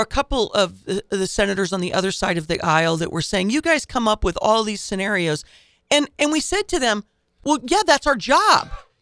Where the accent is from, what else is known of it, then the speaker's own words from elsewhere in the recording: Illinois, United States; also born or lived in Indiana; I was born in Indiana. I'm an Illinoisan through and through.